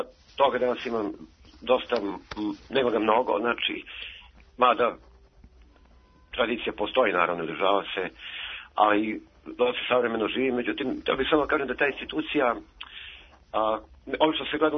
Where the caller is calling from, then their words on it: Požarevac, Braničevo District, Serbia; Dobro jutro, ja sam iz Požareca